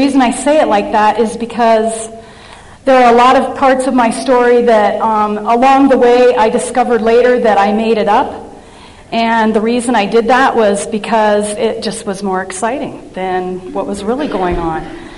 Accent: Denver, Colorado, United States; born there; I was born in 1960 in Denver, Colorado.

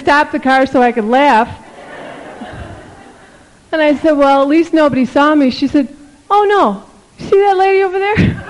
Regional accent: Chicago, Illinois, United States; And now I'm from Chicago.

